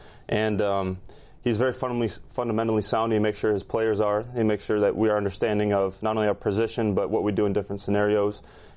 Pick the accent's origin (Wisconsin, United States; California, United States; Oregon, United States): Wisconsin, United States; Edgerton; That's about 30 minutes south of where I grew up in Edgerton. It's right on the border of Wisconsin, Illinois.